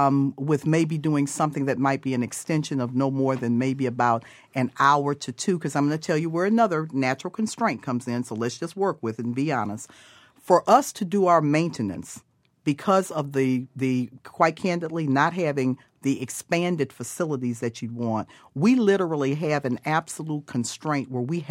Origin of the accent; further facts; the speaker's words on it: Cleveland, Ohio, United States; But I grew up in Cleveland, Ohio, and I did three buses to go to school.